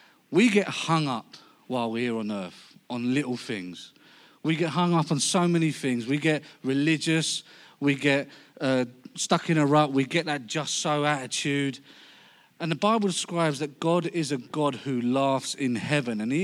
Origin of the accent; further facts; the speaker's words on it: London, United Kingdom; accent: Cockney; so I'm not from Liverpool, but I do love the culture and the fashion, as you can see. But no, I'm from London. I'm a Cockney, grew up in London.